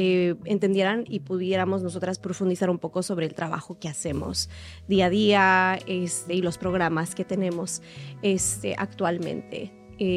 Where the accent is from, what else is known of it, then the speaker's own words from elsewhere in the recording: New York, United States; yo crecí en Nueva York y mis padres migraron a Estados Unidos en los 80s y se conocieron en un barrio que se llama East Harlem. Y mi mamá migró de las montañas de Guerrero